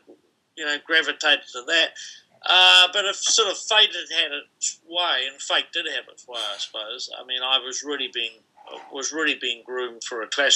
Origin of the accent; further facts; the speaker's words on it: Invercargill, Southland, New Zealand; also born or lived in Christchurch / Gore; I was born in Christchurch and then lived the first 10 years of my life in the South Island. So my father got a job conducting the … We moved to Invercargill for 6 years